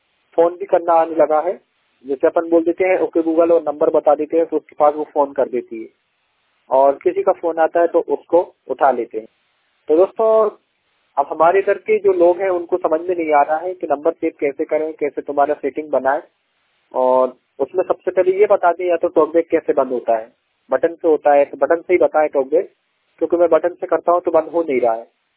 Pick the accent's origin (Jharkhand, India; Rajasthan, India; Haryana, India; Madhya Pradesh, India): Madhya Pradesh, India; मैं एमपी से हूँ।